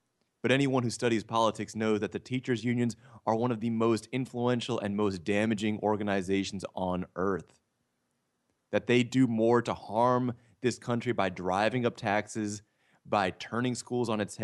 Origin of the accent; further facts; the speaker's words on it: Maryland, United States; My home state in Maryland